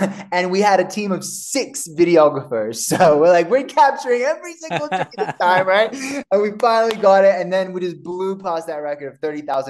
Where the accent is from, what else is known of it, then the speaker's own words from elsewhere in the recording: Avalon, New South Wales, Australia; by my hometown in Avalon, Australia. I know my accent's all over the place. That's originally where I'm from, is Australia